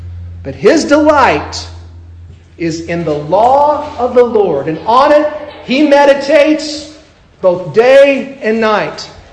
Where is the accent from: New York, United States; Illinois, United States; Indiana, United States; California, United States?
Indiana, United States; I'm from Indiana. Basketball's big in Indiana.